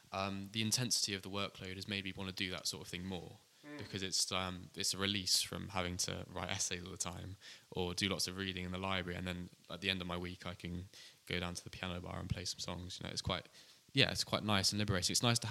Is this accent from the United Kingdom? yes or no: yes; Exeter, South West England, United Kingdom; So I come from Exeter. It's a town in the southwest of England.